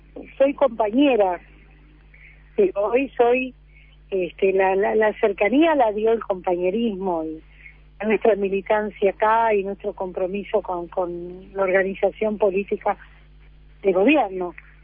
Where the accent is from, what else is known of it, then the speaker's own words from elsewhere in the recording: Uruguay; moved away as an adult; now in Buenos Aires, Argentina; Yo desde los 18 años vivo acá. A veces vi cosas y cuando estoy ahí me dicen, che, porteña. Pero yo soy uruguaya de corazón y por ahí me he formado como porteña en otras cosas.